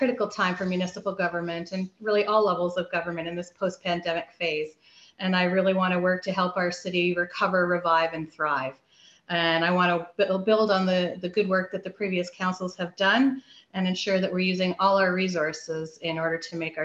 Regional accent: Guelph, Ontario, Canada; also born or lived in Edmonton; My parents were born and raised in Guelph. I was born in Edmonton, but only because my dad was in the Canadian military at the time. So we were out there for a couple of years and came back when I was very, very young. I grew up in the Sunny Acres Park area

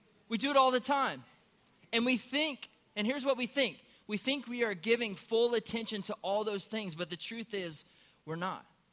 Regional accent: Indiana, United States; I grew up in Indiana, so I'm a Hoosier, huge basketball fan.

